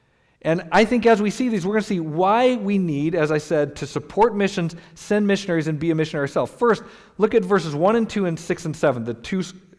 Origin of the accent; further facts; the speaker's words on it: Colorado, United States; I grew up in Colorado, so I use lots of Rocky Mountain illustrations.